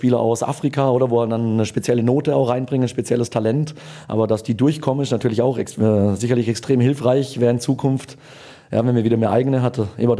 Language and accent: German; Switzerland; auch wenn ich in der Region aufgewachsen bin, kein Basler, aber ja, kenne natürlich Basel gut